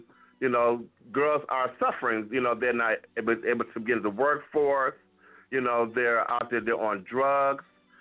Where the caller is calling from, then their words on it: Atlanta, Georgia, United States; I'm calling from Atlanta, Georgia.